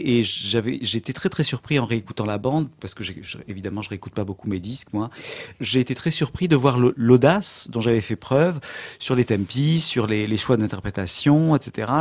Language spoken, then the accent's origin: French; Aix-en-Provence, Provence-Alpes-Côte d'Azur, France; J'ai grandi à Aix-en-Provence, j'ai étudié le clavecin à Aix-en-Provence.